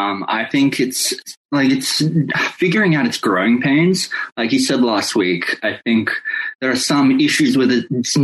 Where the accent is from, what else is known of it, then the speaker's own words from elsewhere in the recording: Australia; Yeah, I'm Australian, I'm Asian, and I'm queer